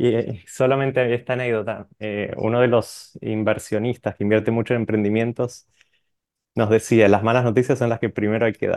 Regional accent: Argentina; moved away as an adult; now in Dominican Republic; ya me naturalicé dominicano, pero nací en Argentina, crecí en Argentina y hace alrededor de 10 años que vinimos con mi esposa aquí para República Dominicana.

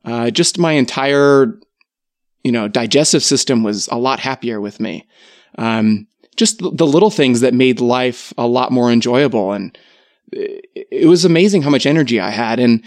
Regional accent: Maryland, United States; moved away as an adult; We both grew up on the East Coast. She's from South Carolina, and I am from Maryland. We've been living in Utah now just for a few months

